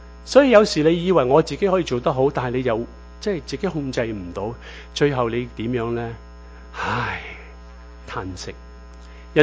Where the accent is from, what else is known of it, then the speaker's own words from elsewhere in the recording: Chaozhou, Guangdong, China; 我是潮州人嚟嘅，我哋潮州人咧成日讲一句说话，